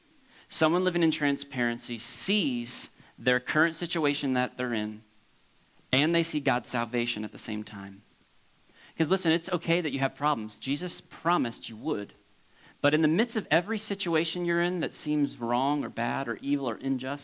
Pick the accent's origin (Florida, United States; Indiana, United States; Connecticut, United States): Florida, United States; I grew up in Florida, and when hurricanes would come, it was especially fun to go to the beach because the waves were huge and dangerous.